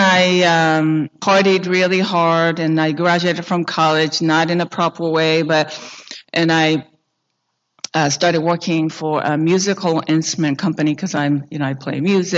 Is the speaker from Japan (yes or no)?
yes; Japan; Growing up in Japan, I just didn't belong, really.